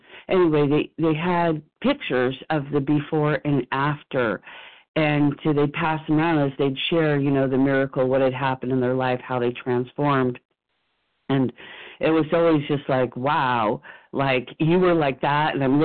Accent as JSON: {"language": "English", "region": "California", "country": "United States", "said": "and I'm living in my home state of California."}